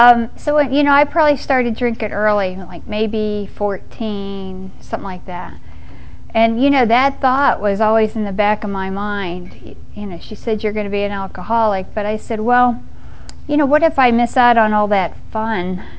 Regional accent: Pittsburgh, Pennsylvania, United States; I grew up in Pittsburgh, back when it really was the Steel City. You know, there it was primarily a blue-collar town.

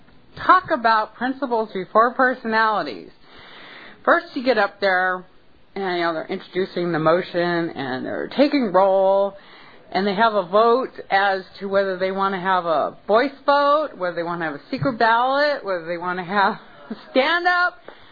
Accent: Harbor City, California, United States; from Harbor City, California.

